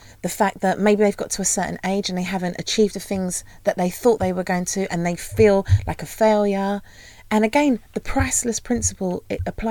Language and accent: English; Peckham, London, United Kingdom; so I grew up in Peckham.